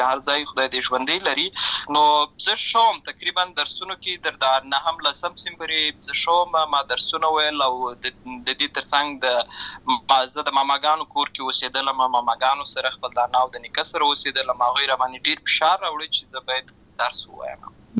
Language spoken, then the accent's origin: Pashto; Lashkar Gah, Helmand, Afghanistan; born there; زه په اصل کې د اوروزګان ولایت یم، اما زه په هلمند ولایت لشکرګاه کې پیدا شوی یم